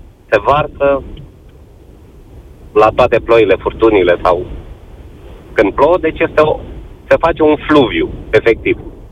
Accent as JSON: {"language": "Romanian", "region": "Bucharest", "country": "Romania", "said": "sunt din București."}